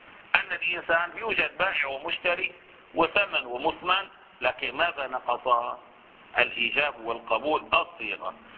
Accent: Damascus, Damascus Governorate, Syria; كلنا مثلا في بلدتنا دمشق

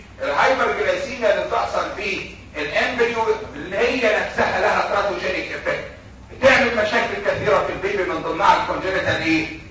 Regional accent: Egypt; لكن للاسف الشديد عندنا في مصر الادويه او الصيدليات عامله زي محلات البيع الاله

